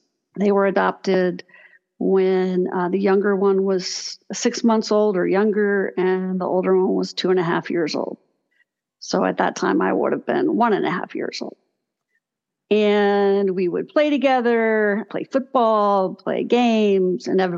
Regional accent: Texas, United States; And my parents were originally from Louisiana, and I grew up in Texas.

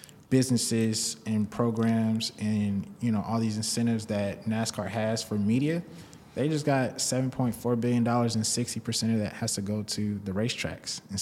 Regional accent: St. Louis, Missouri, United States; me being in St. Louis, growing up in St. Louis and having a family that has been rooted in St. Louis for so long

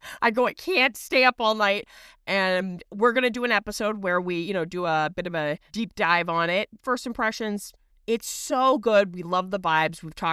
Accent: New England, United States; And I'm like, I'm from New England. It's in my blood.

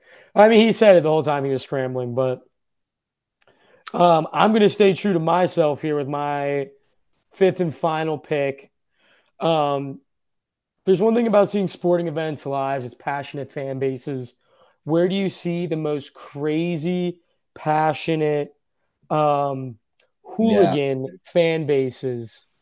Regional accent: United States; Yeah, whatever. I'm fucking American. 1776.

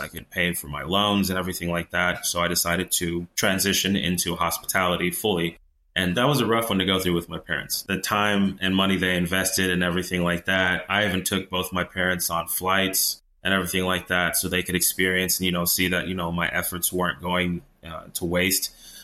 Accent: United States; born there; So first generation born U.S. kid. My parents both born and raised in Haiti.

